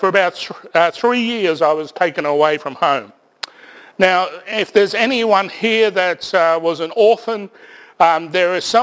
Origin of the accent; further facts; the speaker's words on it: Brisbane, Queensland, Australia; also born or lived in Traveston; And then we moved from Traveston, that little country place, back down to Brisbane and back to my grandmother's place. And we had several families living in this house in the suburbs of Brisbane, Holland Park, in a housing commission area.